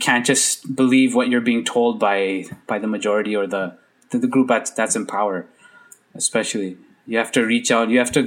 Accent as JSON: {"language": "English", "country": "Canada", "tie": "born or raised there", "said": "as someone as a visible minority growing up in Canada. I'm in Canada."}